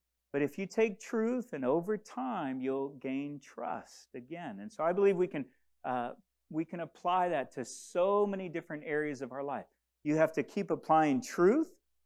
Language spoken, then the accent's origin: English; DR Congo; as most of you know, I grew up in the Congo, which is located in Central Africa